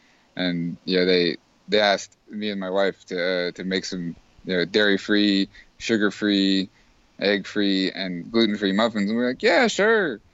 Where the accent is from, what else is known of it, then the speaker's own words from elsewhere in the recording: Lafayette, Louisiana, United States; I'm from Lafayette, Louisiana.